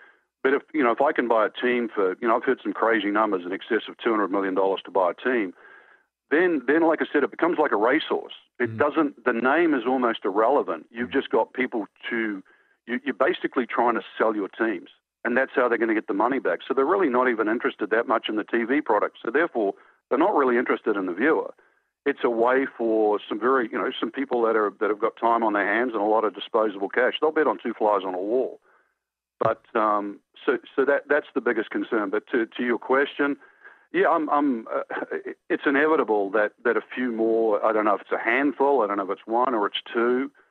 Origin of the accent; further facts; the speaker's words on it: New Zealand; I grew up in New Zealand, we have smaller events that you could sort of play